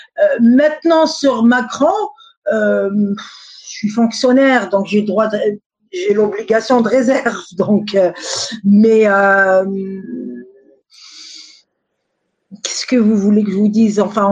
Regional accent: Algeria; On est algérien parce que il y a beaucoup de binationaux, beaucoup de franco-algériens

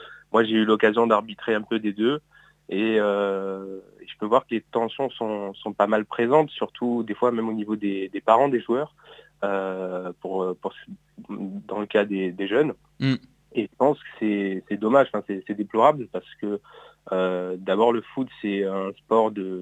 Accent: Marseille, Provence-Alpes-Côte d'Azur, France; now in Paris, France; Alors je suis de Marseille de base, okay. Originaire de Marseille

